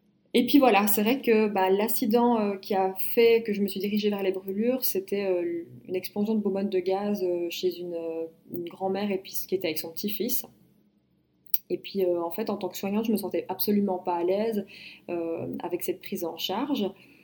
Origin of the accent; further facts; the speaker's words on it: Belgium; j'ai commencé mes études d'infirmière en Belgique parce que je suis belge.